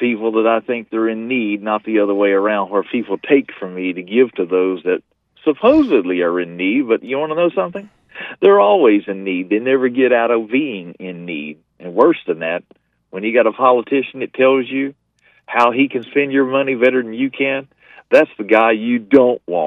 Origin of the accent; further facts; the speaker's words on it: Colorado Springs, Colorado, United States; And, well, I come from Colorado Springs, Colorado.